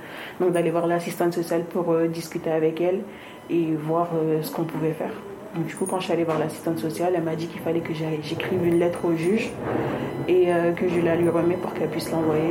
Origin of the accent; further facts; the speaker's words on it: Senegal; also born or lived in Mali; Parce que moi, je suis sénégalaise et malienne.